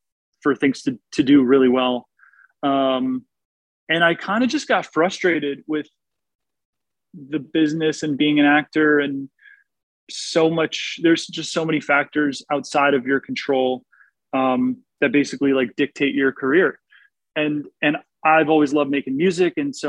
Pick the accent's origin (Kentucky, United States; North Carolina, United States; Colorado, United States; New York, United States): New York, United States; New York City; also born or lived in Connecticut / Los Angeles; Well, so, yeah, I grew up in New York City in Connecticut.